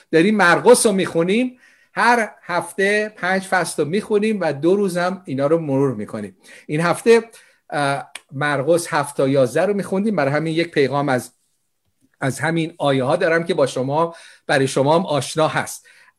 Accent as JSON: {"language": "Persian", "country": "Iran", "tie": "born or raised there", "said": "مایی که در ایران بزرگ شدیم"}